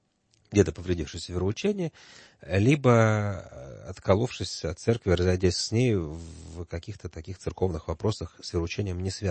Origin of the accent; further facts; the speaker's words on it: Russia; born there; За то, что мы родились в России, и нас покрестили в детстве, не спросив?